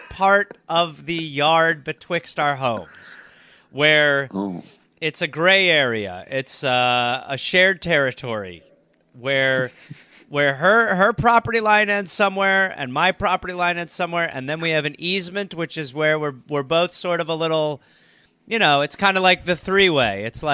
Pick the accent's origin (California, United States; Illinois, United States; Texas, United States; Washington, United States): California, United States; moved away; They didn't like that I was from California, because there's a lot of that in this country where they're like, they do not like Californians moving there.